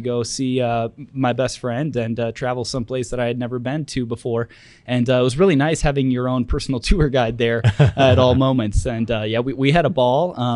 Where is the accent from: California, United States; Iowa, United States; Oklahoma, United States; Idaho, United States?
Iowa, United States; Okoboji; we grew up together in Okoboji, and he and I lived in Sioux Falls together for a little while